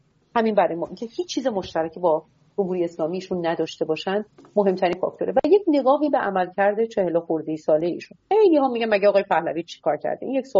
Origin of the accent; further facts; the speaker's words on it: Iran; من به عنوان یک ایرانی، یک فردی که یک حق رأی داره